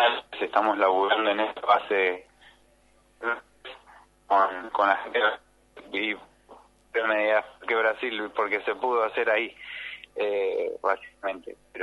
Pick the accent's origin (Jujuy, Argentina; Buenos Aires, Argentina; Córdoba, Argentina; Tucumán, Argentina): Buenos Aires, Argentina; born there; a Buenos Aires, que es donde vivimos, aunque no somos todos oriundos de Buenos Aires. Yo solo soy nacido en Buenos Aires